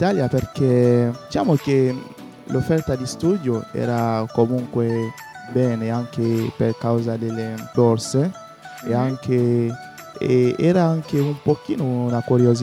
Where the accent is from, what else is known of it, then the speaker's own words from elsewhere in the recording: Gabon; vengo dal Gabon